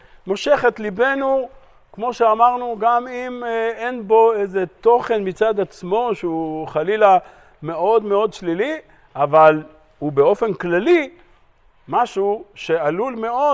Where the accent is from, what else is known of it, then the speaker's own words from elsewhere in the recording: Haifa, Haifa District, Israel; אני חיפאי